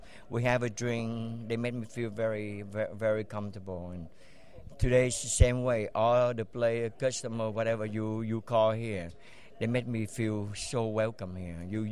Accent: Vietnam; now in Las Vegas, United States; I'm from Vietnam. And then I moved to Vegas about 25, 30 years ago.

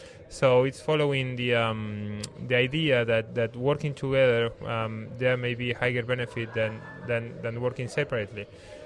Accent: Argentina; now in United States; Well, I'm originally from Argentina.

